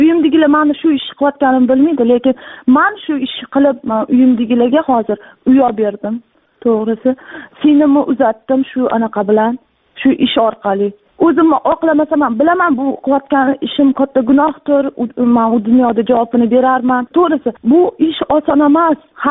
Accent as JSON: {"language": "Uzbek", "region": "Tashkent", "country": "Uzbekistan", "lives_now": "China", "said": "Men o'zi aslida Toshkentdanman."}